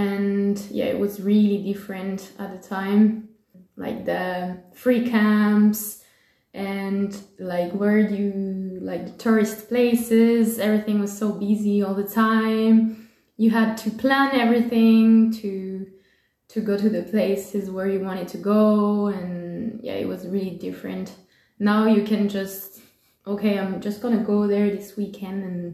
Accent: France; moved away as an adult; now in New Zealand; I come from France. So I came to New Zealand in a working holiday visa 2 years and a half ago.

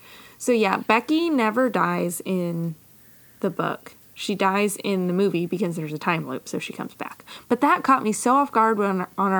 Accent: Midwest, United States; Courtney and I grew up in the Midwest around cornfields.

